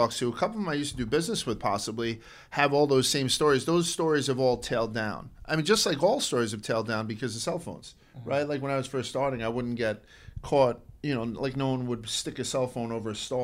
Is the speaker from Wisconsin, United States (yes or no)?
no; Brooklyn, New York, United States; Brooklyn. I was born and raised in Brooklyn, went to school in Manhattan, and now I live in northern New Jersey with my wife and 3 kids.